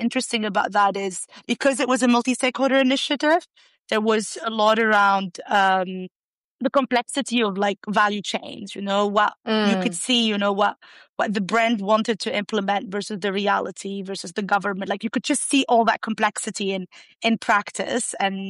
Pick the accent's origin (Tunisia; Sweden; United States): Tunisia; I grew up in Tunisia and I think I also grew up in Tunisia at a time, it was right after there was a lot of the uprisings across the Middle East. and North Africa.